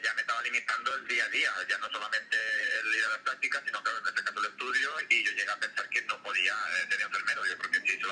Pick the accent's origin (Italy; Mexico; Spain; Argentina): Spain; Valencian Community; vale, soy valenciano, pero yo no tengo naranja y el arroz también